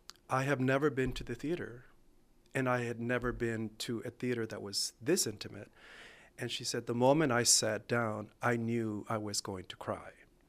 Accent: Laredo, Texas, United States; growing up in Laredo, Texas, Laredo, a border town.

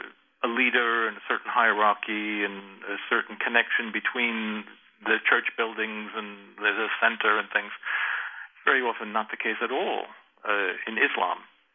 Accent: United States; So, for example, being an American and going around to different countries and different cultures covering different religions

